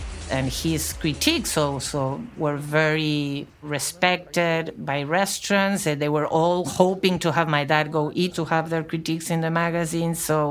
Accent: Buenos Aires, Argentina; I'm from Buenos Aires, Argentina.

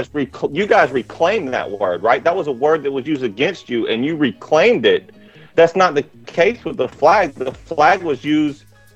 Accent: Alabama, United States; All right, so first of all, I grew up in Alabama. I grew up around that flag.

